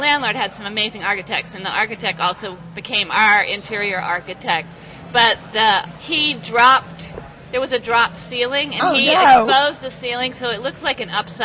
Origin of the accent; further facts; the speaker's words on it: Chapel Hill, North Carolina, United States; Originally, I'm from Chapel Hill, North Carolina.